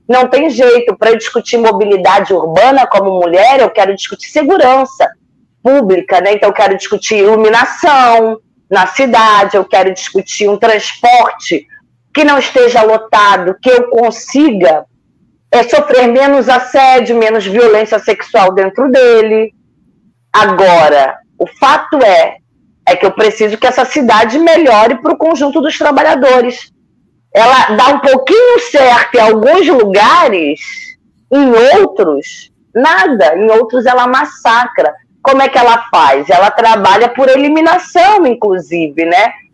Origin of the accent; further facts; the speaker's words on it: Rio de Janeiro, Brazil; Eu sou da Zona Norte do Rio, moro aqui do lado do Complexo dos Macacos e vejo isso.